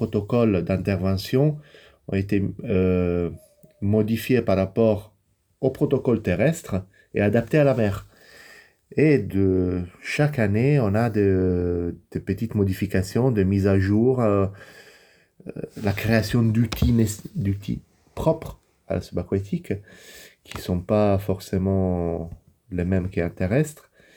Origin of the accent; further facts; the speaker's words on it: Italy; French is a second language; now in France; je suis italien, pas seulement d'origine, mais véritablement italien.